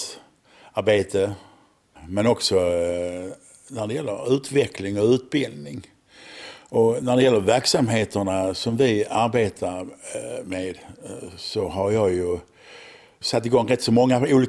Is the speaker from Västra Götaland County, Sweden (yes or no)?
no; Malmö, Skåne, Sweden; Gått i synklass i Malmö där jag är född.